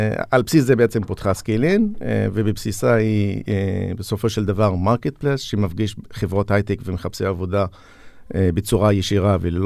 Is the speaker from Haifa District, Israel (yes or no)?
no; Julis, Northern District, Israel; מכפר ג'וליס, בן 44